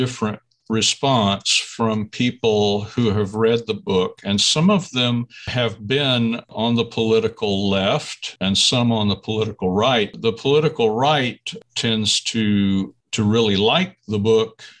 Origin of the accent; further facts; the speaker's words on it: Oklahoma City, Oklahoma, United States; I grew up in Oklahoma City. I kind of just learned about it by osmosis. Couldn't really help but know something about it living there.